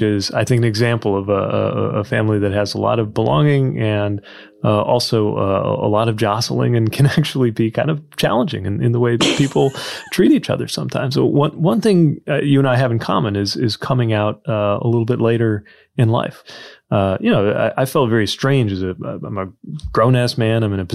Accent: Indiana, United States; Growing up in Indiana, serving in a military, joining under Don't Ask, Don't Tell

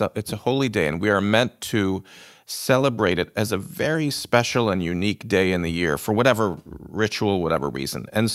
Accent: Buffalo, New York, United States; I'm originally from Buffalo, New York.

